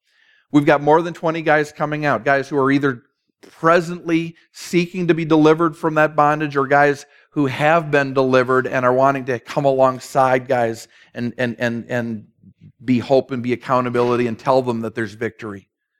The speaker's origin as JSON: {"language": "English", "country": "Ireland", "said": "Mostly, I'm Irish. And you know how we are."}